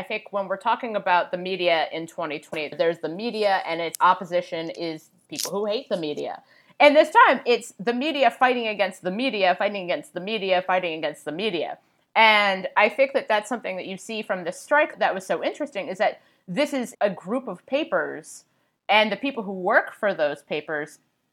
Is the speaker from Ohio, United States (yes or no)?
yes; Cincinnati, Ohio, United States; You know, I grew up in Cincinnati, Ohio. And when I was a kid, there were two papers. There was the Cincinnati Inquirer and the Cincinnati Post.